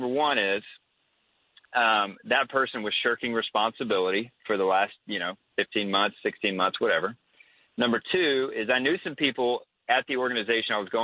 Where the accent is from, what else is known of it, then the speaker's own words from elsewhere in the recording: the South, United States; Growing up in the South, you grew up around the church.